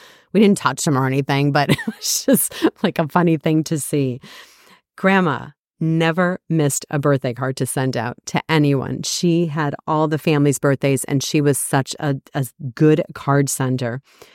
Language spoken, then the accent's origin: English; Cleveland, Ohio, United States; now in Wisconsin, United States; We are originally from Cleveland, Ohio, both of us, and then we moved to Wisconsin when Doug took a job up here.